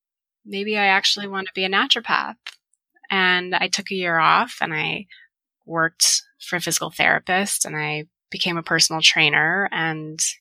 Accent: Tucson, Arizona, United States; So I was born and raised in Tucson.

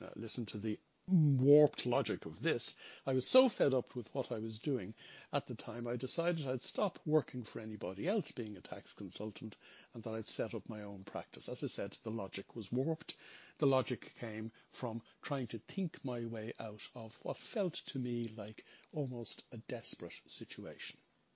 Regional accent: Ireland; I was brought up in Holy Catholic Ireland

